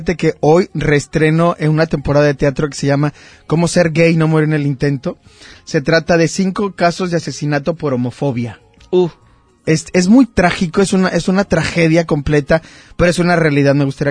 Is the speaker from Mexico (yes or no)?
yes; Matamoros, Tamaulipas, Mexico; Mira, yo soy fronterizo, colindo con Brownsville, Texas, allá en la frontera. Soy de Matamoros, Tamaulipas.